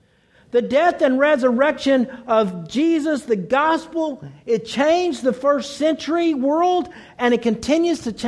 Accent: Lawton, Oklahoma, United States; I said a shout out to my hometown, Lawton, Oklahoma.

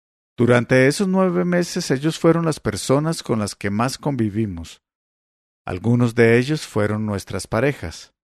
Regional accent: State of Mexico, Mexico; También yo nací hija del patriarcado. Crecí en el Estado de México.

